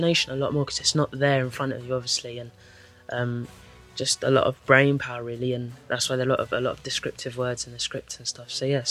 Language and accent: English; London, United Kingdom; now in Cardiff, United Kingdom; Yeah, I'm from South London originally.